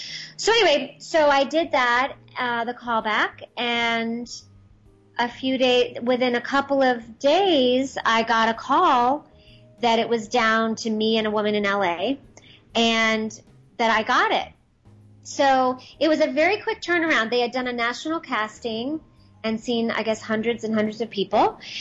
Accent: New York, United States; I'm from New York originally, and I had a trip planned to go see my family.

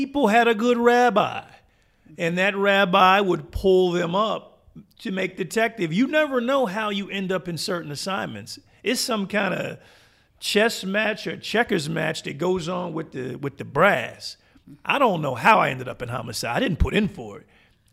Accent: Wilmington, Delaware, United States; I grew up in Wilmington, Delaware. It's like a chocolate city right outside of Philadelphia, Pennsylvania.

